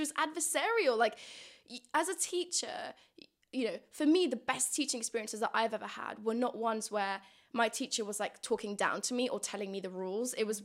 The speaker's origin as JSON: {"language": "English", "region": "Kabul", "country": "Afghanistan", "said": "Because I'm Afghan. I was born in Kabul, Afghanistan"}